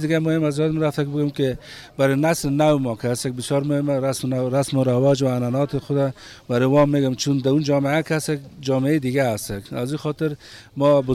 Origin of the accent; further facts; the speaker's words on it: Afghanistan; من که هستم اصلا افغانی هستم، اما تابعیت آلمانی رو دارم. فعلا در شهر مشهد مقدس به سیاحت آمدیم.